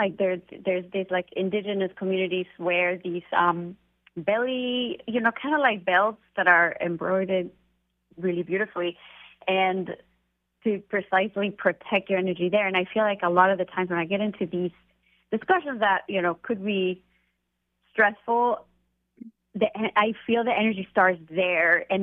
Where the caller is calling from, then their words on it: Seattle, Washington, United States; Oh, I am in Seattle.